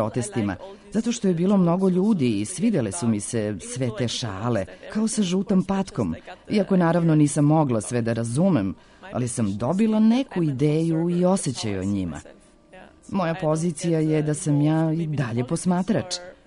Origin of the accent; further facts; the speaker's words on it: Graz, Styria, Austria; also born or lived in Dresden; ja sam iz Graca, ali sam studirala vajarstvo u Drezdenu.